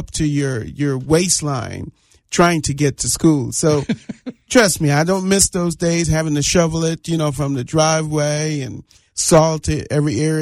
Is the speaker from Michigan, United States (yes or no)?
yes; Michigan, United States; because we moved from Michigan, right?